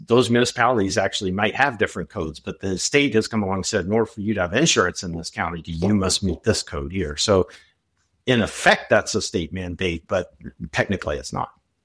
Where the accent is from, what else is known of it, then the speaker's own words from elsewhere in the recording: Texas, United States; If I ever go out there and look at my home state, Texas, it would tell you IBC 2018 is the model code.